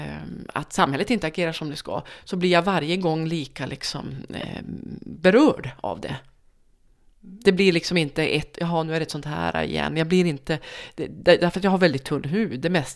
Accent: Jokkmokk, Norrbotten County, Sweden; now in Luleå, Sweden; Jag kommer från Jokkmokk. Där växte jag upp och gick grundskolan. Sen så gick jag gymnasiet här i Luleå där jag bor nu tillsammans med man och son och katt.

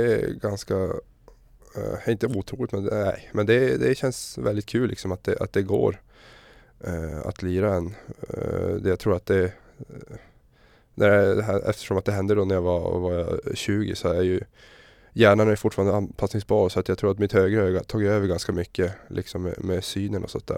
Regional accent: Luleå, Norrbotten County, Sweden; born or raised there

